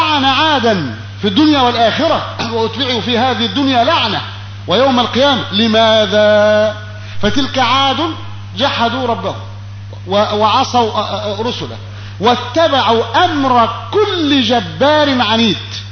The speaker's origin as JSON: {"language": "Arabic", "country": "Egypt", "said": "في بلدنا مصر مثلا هانت بلدنا على الله"}